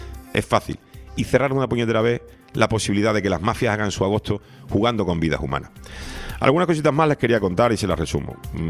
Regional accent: Canary Islands, Spain; como no tenemos ni catalán, ni valenciano, ni euskera para que nos diferenciemos como canarios

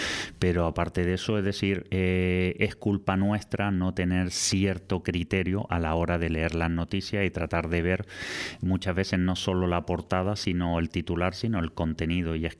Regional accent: Puerto de la Cruz, Canary Islands, Spain; Yo soy el Puerto de la Cruz, me crié aquí, he nacido aquí y trabajo gran parte de mi tiempo aquí

